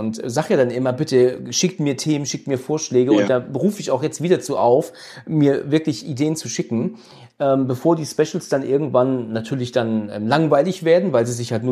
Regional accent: Husum, Schleswig-Holstein, Germany; now in Hesse, Germany; der Nähe von Frankfurt ansässig, also in der Nähe von Bad Homburg. Das ist vielleicht für einigen ein Begriff. Und ursprünglich bin ich aus Husum.

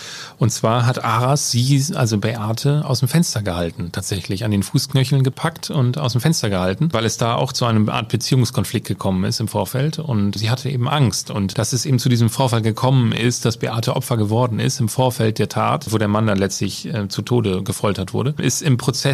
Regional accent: Norden, Lower Saxony, Germany; Ich komme ja selber aus Norden.

